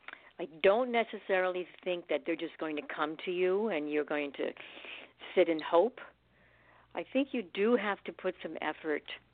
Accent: Newark, New Jersey, United States; And growing up in Newark in New Jersey, I was taking the bus at the age of eight by myself.

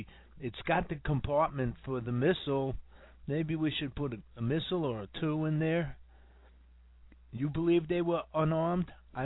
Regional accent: New York City, New York, United States; When I grew up in New York City, any day of the week, I could go out to St. Nicholas Avenue in Washington Heights

